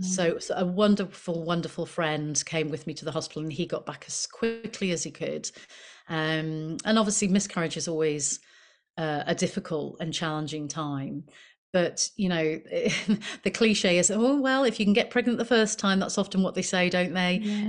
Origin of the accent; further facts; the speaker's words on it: Leeds, Yorkshire and the Humber, United Kingdom; But I grew up in a Christian family in Leeds. So I'm from Leeds originally. You might not hear it.